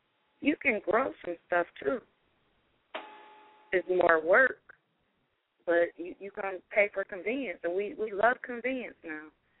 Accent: United States; that convenience is just a part of being American. And we have conveniences at everywhere.

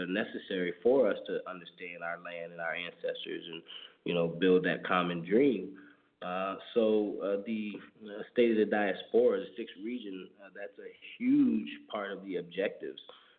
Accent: Philadelphia, Pennsylvania, United States; born there; I'm from Philly, too, man. I was born in Philly, West Oak Lane, actually. My family actually still lives there.

